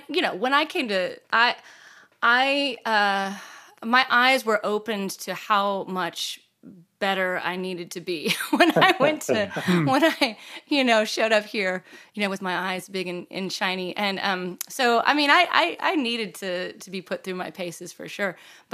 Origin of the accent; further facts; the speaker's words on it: Dallas, Texas, United States; now in Austin, United States; I am a native Texan, but I grew up in the Dallas area. So I didn't go very far.